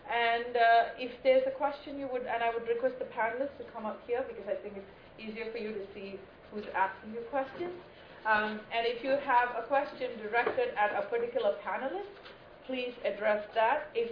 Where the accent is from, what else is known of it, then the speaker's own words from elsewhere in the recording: New York, United States; I'm from New York too, so.